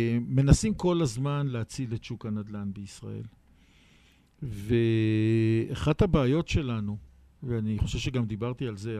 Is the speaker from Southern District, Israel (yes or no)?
no; Jerusalem, Jerusalem District, Israel; אז אחרי שאמרת כמעט הכל, אני ירושלמי. אז עוד מעט תשמעו את המעתיים שלי